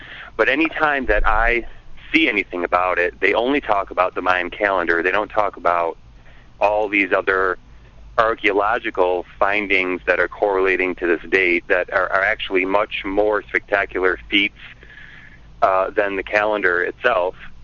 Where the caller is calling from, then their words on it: Madison Heights, Michigan, United States; Hi, this is … I'm calling from Madison Heights, Michigan.